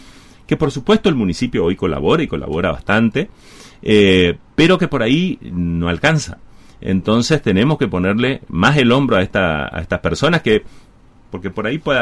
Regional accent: Paso de los Libres, Corrientes, Argentina; el orgullo de ser libreño, el orgullo ese de que acá, si sea en Japón, vamos y decimos somos de Paso de los Libres, provincia Corrientes

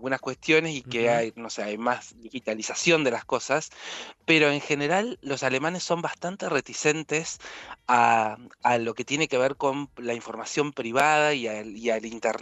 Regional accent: Argentina; also born or lived in England; now in Munich, Germany; Mira, hace 10 años que me fui de Argentina.

